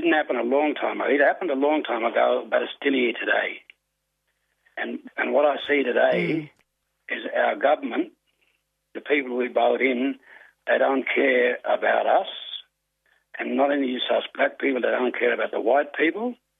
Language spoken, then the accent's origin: English; Wilcannia, New South Wales, Australia; now in Broken Hill, Australia; I'm originally from Wilcannia. I'm based in Brogan Hill, and my country starts from just up above Bourke right down to Wentworth on the Victorian border. And I am a Barkindji Weambitcher.